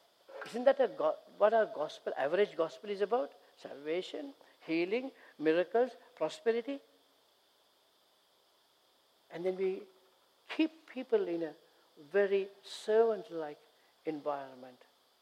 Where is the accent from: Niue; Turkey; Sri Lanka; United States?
Sri Lanka; accent: Sri Lankan; English is a second language; See, I talk Sri Lankan. Okay, some of you might find it difficult to understand my accent.